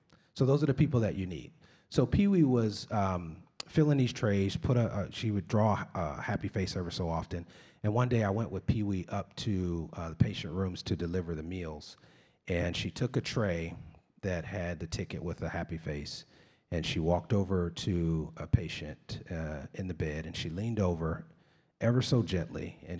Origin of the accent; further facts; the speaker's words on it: Los Angeles, California, United States; I'm the youngest of three, dirty-faced kid from the ghetto, born and raised in Los Angeles.